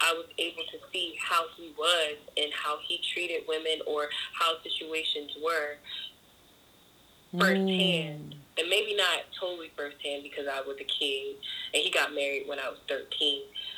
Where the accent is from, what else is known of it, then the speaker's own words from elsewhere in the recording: Baltimore, Maryland, United States; moved away as an adult; now in Atlanta, United States; because I'm from Baltimore, but I moved to Atlanta last year. So I go to Baltimore sometimes to visit my friends and family